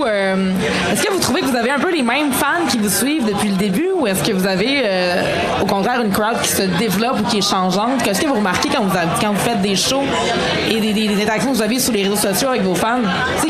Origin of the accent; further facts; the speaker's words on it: Quebec City, Quebec, Canada; Je vais le nommer puisqu'on est de Québec.